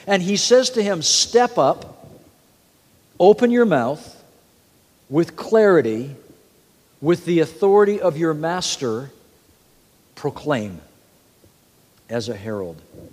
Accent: Scotland, United Kingdom; born there; I was born in Scotland, so my father was a Scotsman

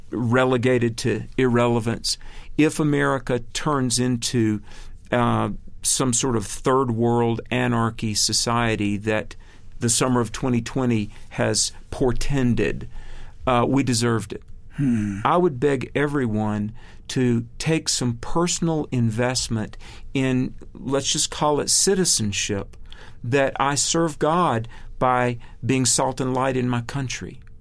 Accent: United States; One of the exciting things about the history of our country, and one of the thrilling things about being an American

